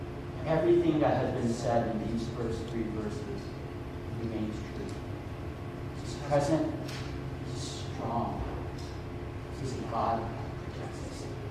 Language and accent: English; Taiwan; now in United States; I'm from Taiwan originally